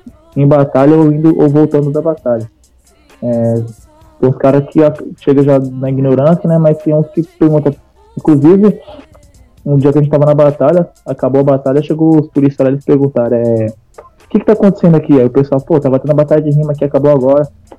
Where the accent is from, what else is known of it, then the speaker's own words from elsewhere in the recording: Santos, São Paulo, Brazil; born there; Eu nasci em Santos e também não torço pro